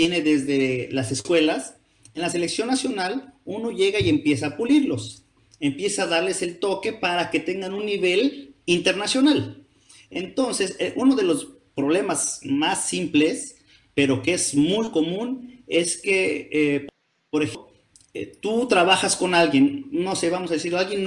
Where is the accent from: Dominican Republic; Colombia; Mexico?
Mexico; aunque quisiera estar en mi país